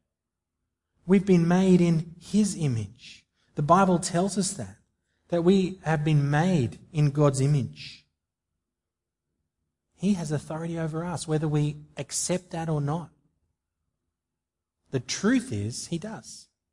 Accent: Australia; We're Aussie citizens. We've got obligations as citizens.

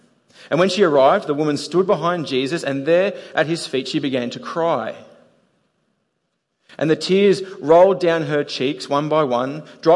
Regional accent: Australia; Australians are not real good at public displays of affection, or PDAs, as they're called.

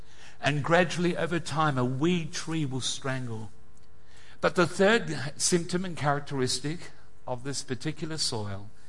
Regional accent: South West England, United Kingdom; moved away; I fly out with my wife, Andrea, back to my hometown in England. We migrated in 1966, and I've been invited to go back to my home church in Devon

